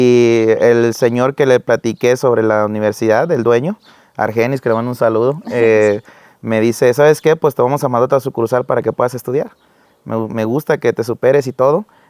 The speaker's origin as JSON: {"language": "Spanish", "town": "Chetumal", "region": "Quintana Roo", "country": "Mexico", "said": "Claro, soy originario de Quintana Roo. Uh-huh. De la capital de Chetumal, Quintana Roo"}